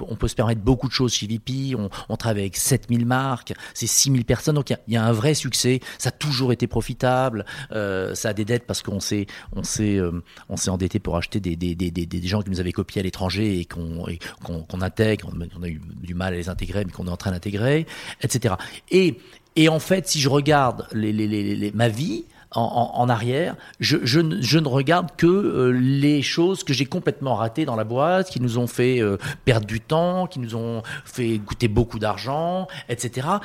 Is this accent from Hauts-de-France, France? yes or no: no; Marseille, Provence-Alpes-Côte d'Azur, France; vous le savez, je suis marseillais